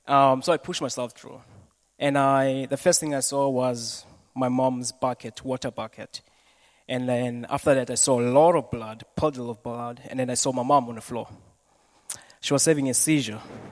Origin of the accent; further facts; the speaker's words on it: Kayamandi, Western Cape, South Africa; I'm from Kaimandi, the township that's there. I grew up there.